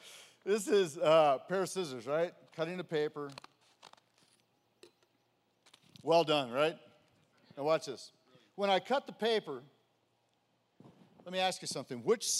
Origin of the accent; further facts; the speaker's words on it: Santa Cruz, California, United States; I grew up in Santa Cruz. I was born in La Jolla, actually, with the dolphins at Scripps.